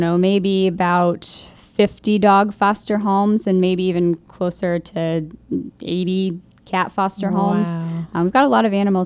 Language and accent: English; Cary, North Carolina, United States; So actually, I grew up in Cary. I currently live in Durham.